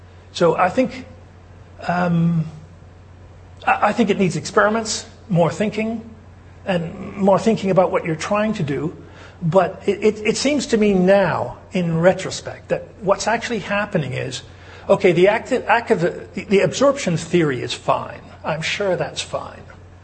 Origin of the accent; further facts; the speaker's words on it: Missouri, United States; and I'm from Missouri, right?